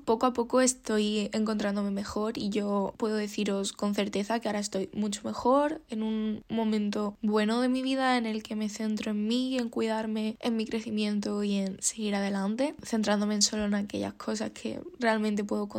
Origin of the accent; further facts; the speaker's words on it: Málaga, Andalusia, Spain; now in Madrid, Spain; Yo soy de Málaga, pero estoy viviendo en Madrid por estudios porque mi universidad está allí.